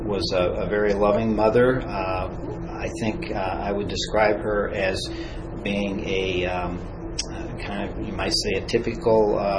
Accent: San Diego, California, United States; born there; I was born November 5th, 1945. I was born in San Diego, California, my father was an ensign in the Navy. I was born at North Island Hospital in Coronado.

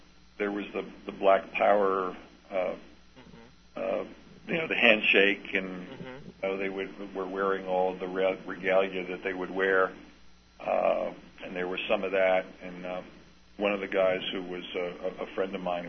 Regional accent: New Jersey, United States; I mean, I grew up in New Jersey, and there were a lot of black people around

